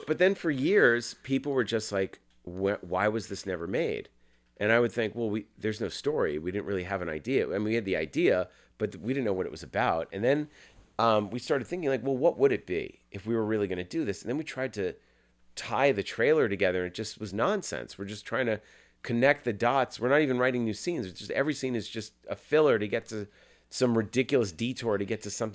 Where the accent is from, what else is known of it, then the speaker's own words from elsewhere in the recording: Massachusetts, United States; we grew up in Massachusetts with Thanksgiving as biggest deal